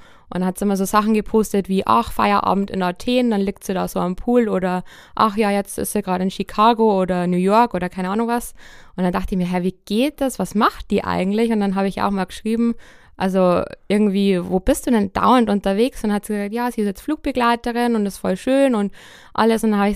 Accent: Sulzbach, Germany; Tatsächlich bin ich total in Sulzbach aufgewachsen, also wirklich Kleinstadt, aber ich war auch super viel bei meinen Großeltern als kleines Kind, die wohnen noch ländlicher, also am Stadtrand quasi. Ich war zwar jetzt auch mal 2 Jahre in München

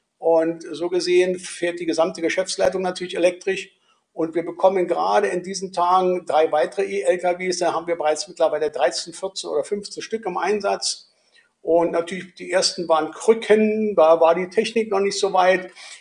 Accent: Berlin, Germany; als Berliner

